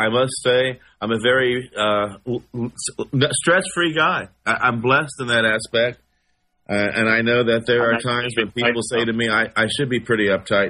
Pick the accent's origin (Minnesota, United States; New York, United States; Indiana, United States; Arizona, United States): Indiana, United States; Muncie; Say at Ball State, in my hometown, the university